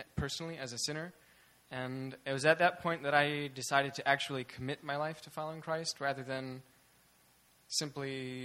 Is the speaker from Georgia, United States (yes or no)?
no; Grant, Michigan, United States; I'm from Grant, Michigan, which is close to Grand Rapids, about 45 minutes north, if you want to look on the hand map.